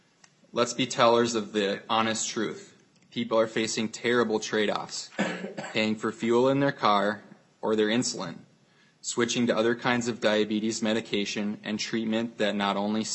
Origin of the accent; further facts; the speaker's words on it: Big Lake, Minnesota, United States; I'm from Big Lake, Minnesota